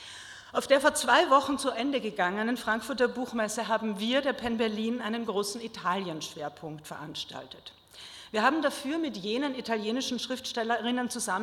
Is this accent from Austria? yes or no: yes; Austria; Ich kenne das aus meinem Heimatland Österreich.